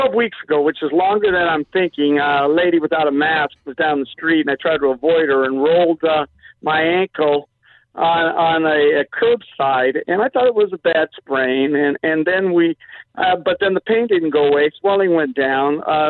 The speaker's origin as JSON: {"language": "English", "town": "San Pedro", "region": "California", "country": "United States", "tie": "born or raised there", "also_born_or_lived": "Orange County / Arizona / Kansas City", "said": "San Pedro. But I've been around, lived in Orange County, lived in Arizona, lived in Kansas City, but most of my time in San Pedro."}